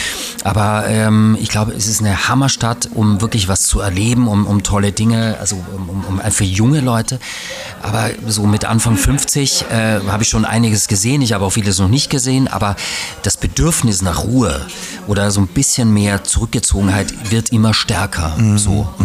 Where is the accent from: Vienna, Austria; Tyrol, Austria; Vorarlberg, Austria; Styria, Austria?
Styria, Austria; Graz; moved away as an adult; now in Berlin, Germany; in Graz, wo ich herkomme. Ne? Das ist auch eine schöne Stadt, das ist eine hübsche Stadt.